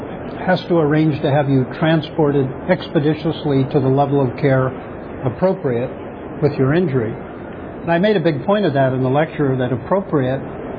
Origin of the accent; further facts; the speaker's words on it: Wyoming, United States; I grew up in Wyoming, and I talked about growing up in a very small town in Wyoming